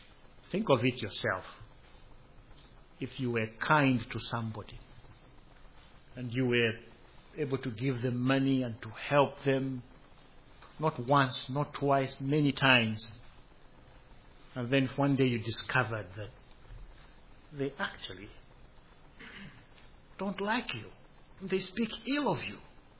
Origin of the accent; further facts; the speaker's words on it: Zambia; I recall growing up in Zambia, and I've never forgotten this.